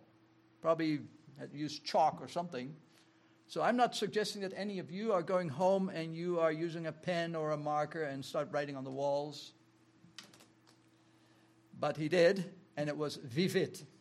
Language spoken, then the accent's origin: English; Netherlands; I'm thankful that I was raised in the Netherlands.